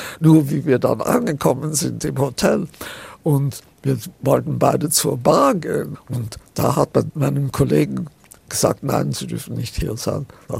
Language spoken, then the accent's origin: German; Austria; Mit Österreich war das anders. Das war doch irgendwie meine Heimat.